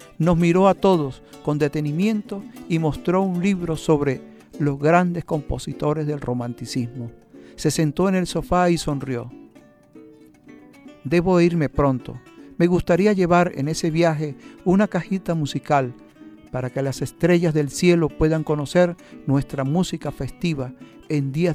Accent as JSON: {"language": "Spanish", "town": "La Grita", "region": "Táchira", "country": "Venezuela", "tie": "born there", "said": "Yo nací en La Grita, en Catalina de los Vientos, como lo digo en la literatura"}